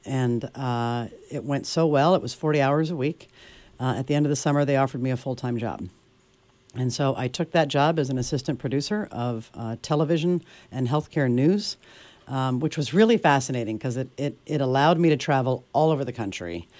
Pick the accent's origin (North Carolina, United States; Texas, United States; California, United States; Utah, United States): North Carolina, United States; also born or lived in New York; Even though I was born in New York, we moved to North Carolina when I was so young. I don't remember living in New York. So to me, North Carolina was everything.